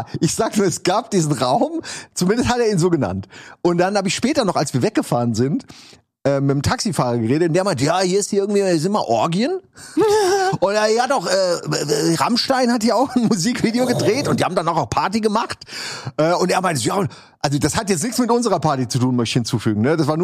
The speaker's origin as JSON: {"language": "German", "region": "Central Germany", "country": "Germany", "said": "nee, wir sind aus Mitteldeutschland. Wir sind hier anders drauf, ne?"}